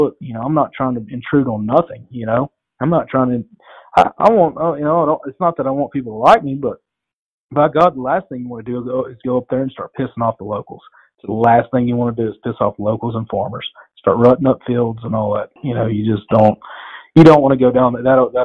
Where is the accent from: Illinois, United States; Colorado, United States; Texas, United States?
Texas, United States; now in Canada; But I grew up on the Gulf Coast, you know, just southeast Texas, and I love shooting speckle bellies.